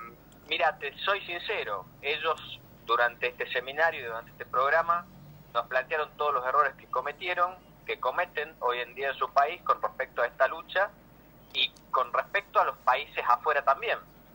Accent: Tucumán, Argentina; con las rutas 9 y 34, que puntualmente nos tocan como tucumanos.

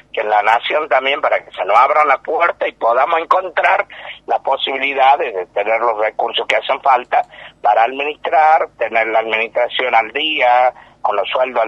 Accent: Tucumán, Argentina; A nosotros como tucumanos nos hubiese gustado

